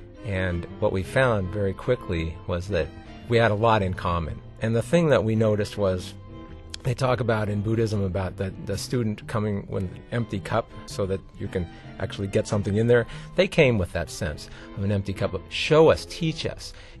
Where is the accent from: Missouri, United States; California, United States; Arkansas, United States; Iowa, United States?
California, United States; also born or lived in Winnipeg, Canada; And so I moved from Winnipeg back to California, where I'm from.